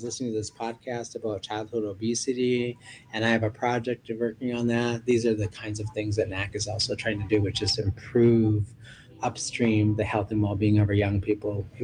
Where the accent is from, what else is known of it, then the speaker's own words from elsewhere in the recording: Minneapolis, Minnesota, United States; I talked about growing up in South Minneapolis and being able to ride my bike from my home at 31st and Minnehaha all the way down the avenue